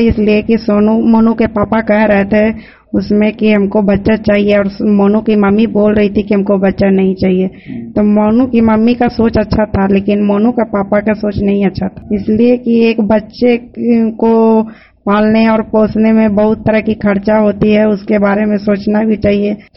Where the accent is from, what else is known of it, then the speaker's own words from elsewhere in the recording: Chandi Dih, India; मैं चंडी डीह की रहने वाली हूँ।